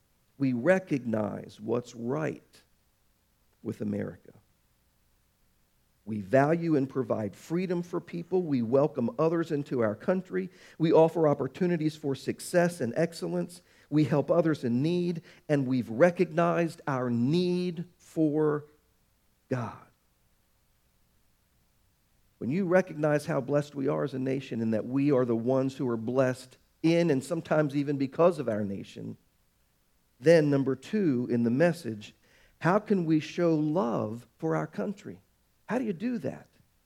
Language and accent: English; Baltimore, Maryland, United States; I grew up in Baltimore. I've taken many field trips as an elementary school student to Fort McHenry.